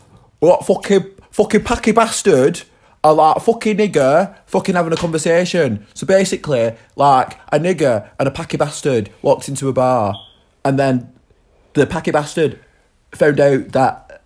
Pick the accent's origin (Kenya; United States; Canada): Kenya; I am African Kenyan boy.